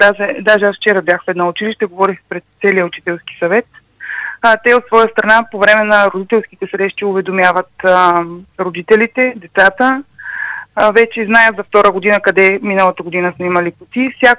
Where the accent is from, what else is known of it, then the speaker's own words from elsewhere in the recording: Ruse, Ruse Province, Bulgaria; И ако ние успеем като русенци, ще бъдем много добре